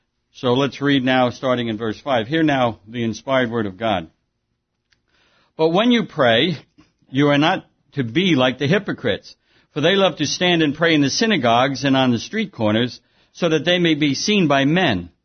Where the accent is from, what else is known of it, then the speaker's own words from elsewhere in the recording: Smithtown, New York, United States; But we did a lot of reminiscing about old times growing up in Smithtown. I grew right up here in Smithtown.